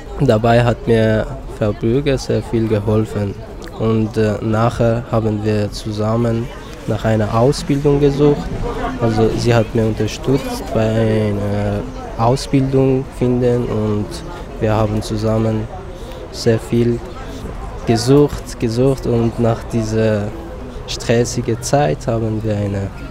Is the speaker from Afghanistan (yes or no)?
yes; Afghanistan; German is a second language; now in Basel, Switzerland; Ursprünglich komme ich aus Afghanistan. Seit ungefähr 3,5 Jahren bin ich hier in der Schweiz.